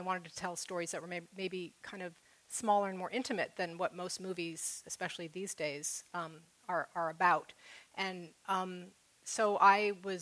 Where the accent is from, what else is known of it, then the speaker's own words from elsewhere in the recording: New York, United States; now in California, United States; I was a filmmaker in New York, and New York is where I grew up, and I always, you know, I'm a New Yorker from birth, but when I became a writer, I was a Californian.